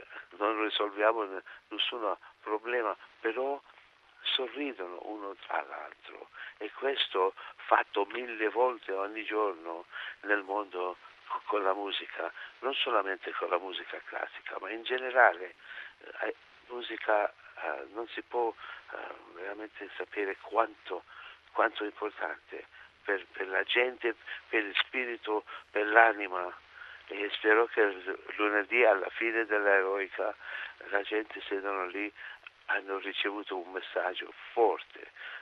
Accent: Florence, Tuscany, Italy; noi veniamo dalla città di Firenze, dove è nata l'opera.

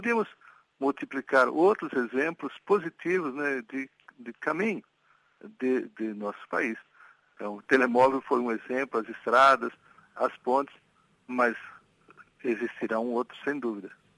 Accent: Guinea-Bissau; E somos nós da Guiné-Bissau que temos que encontrar o modo de aplicar da melhor maneira possível esses apoios

